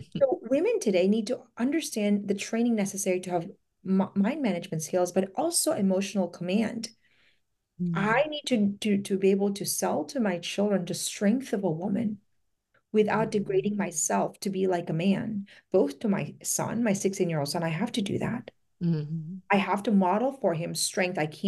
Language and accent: English; Philippines; now in United States; I was an immigrant from the Philippines who wanted to come here. My parents came here to have a better life.